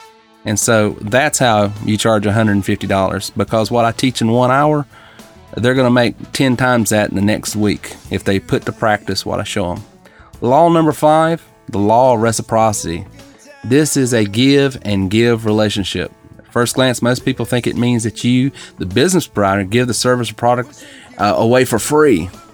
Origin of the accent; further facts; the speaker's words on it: the South, United States; You know, you can hear the way I talk. You know, I'm from the South.